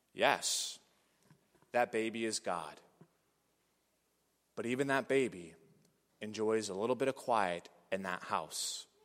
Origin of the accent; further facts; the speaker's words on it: North Dakota, United States; It's because we're from North Dakota, and we work hard to get things done.